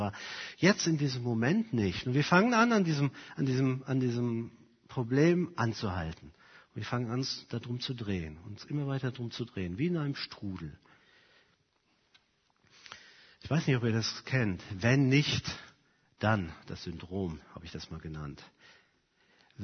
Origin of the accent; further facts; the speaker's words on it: Germany; Ich weiß nicht, ich bin am Rhein aufgewachsen.